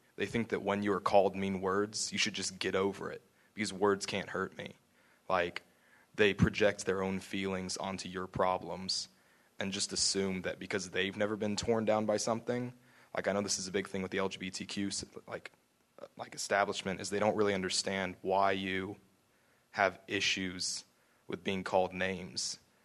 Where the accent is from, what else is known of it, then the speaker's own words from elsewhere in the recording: Moore, Oklahoma, United States; I have black friends. I have Mexican friends. I grew up in Moore, Oklahoma.